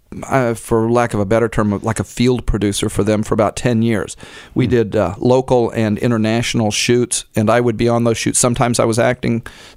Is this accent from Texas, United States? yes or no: yes; Oakville, Texas, United States; It's named for all of the beautiful live oaks that grow down there. Oakville is my hometown.